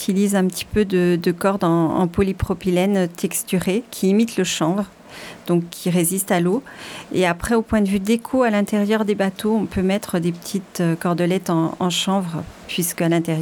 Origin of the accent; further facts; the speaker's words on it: Pays de la Loire, France; Oui, je viens de Vendée.